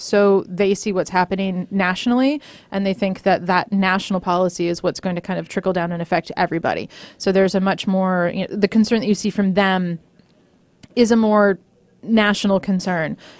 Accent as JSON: {"language": "English", "region": "California", "country": "United States", "also_born_or_lived": "San Francisco", "lives_now": "Goleta, United States", "said": "I'm originally from Sonoma County in Northern California. I was born in San Francisco and moved again slowly south."}